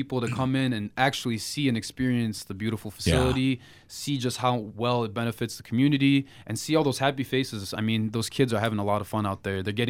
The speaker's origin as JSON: {"language": "English", "town": "Des Plaines", "region": "Illinois", "country": "United States", "tie": "born or raised there", "also_born_or_lived": "Chicago", "lives_now": "Galesburg, United States", "said": "And then I moved to a suburb outside of Chicago called Des Plaines."}